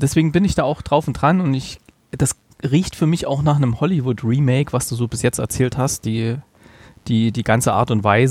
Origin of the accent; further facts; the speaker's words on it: East Germany, Germany; Ich bin ja ein Kind der Olsen-Bande, muss ich jetzt mal sagen. Es war ja bei uns in der DDR das Ding